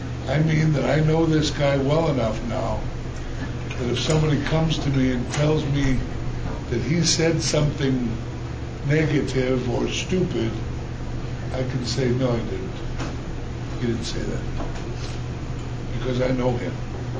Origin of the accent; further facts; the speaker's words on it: Chillicothe, Missouri, United States; There are people that won't vote for me in Trenton because I'm from Chillicothe.